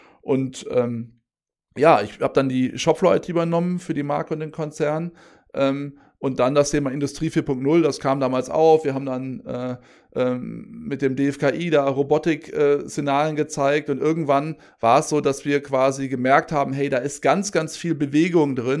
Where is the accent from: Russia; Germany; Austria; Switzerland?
Germany; Cologne, North Rhine-Westphalia; ich komme aus Köln im Westen